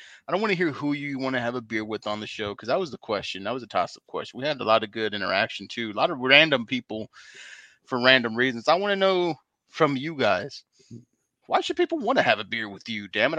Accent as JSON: {"language": "English", "town": "Dallas", "region": "Texas", "country": "United States", "said": "I'm from Dallas, and for me to say a hood was bad, damn."}